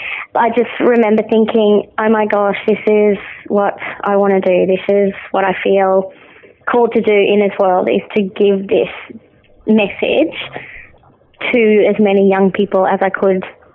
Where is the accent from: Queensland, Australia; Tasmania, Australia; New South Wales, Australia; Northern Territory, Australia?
Queensland, Australia; Mackay; I was born and bred in Mackay.